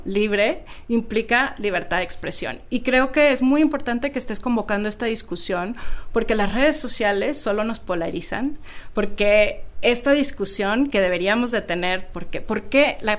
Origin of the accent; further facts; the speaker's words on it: northern Mexico, Mexico; las personas que somos del norte de México sabemos que esta música siempre ha existido.